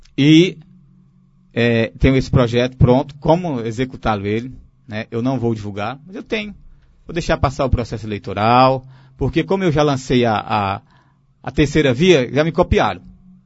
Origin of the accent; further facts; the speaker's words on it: Tamboril, Ceará, Brazil; Não, eu sou de Tamboril.